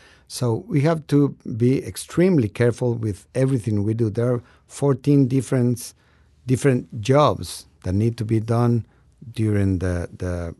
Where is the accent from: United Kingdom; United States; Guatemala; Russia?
Guatemala; I'm from Guatemala. We have a couple of banana farms down there.